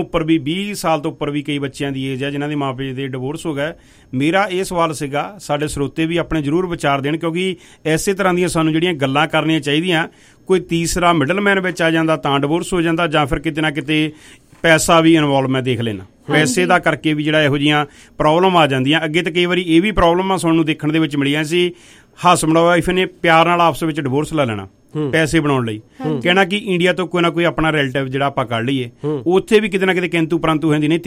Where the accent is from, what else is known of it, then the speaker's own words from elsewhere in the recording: Punjab, India; moved away; ਅਸੀਂ ਪੰਜਾਬ ਤੋਂ ਆਏ ਹਾਂ